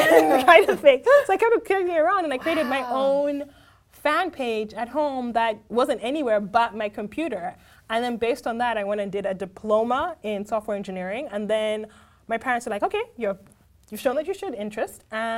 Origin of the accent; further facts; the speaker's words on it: England, United Kingdom; also born or lived in Switzerland; I grew up in England and Switzerland because my dad's an ambassador. So both my parents worked for the Foreign Service.